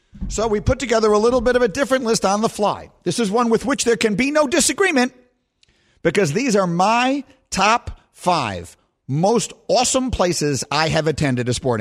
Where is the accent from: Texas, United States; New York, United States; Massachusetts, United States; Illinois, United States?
New York, United States; New York City; I grew up in New York City. I grew up going to Knick games.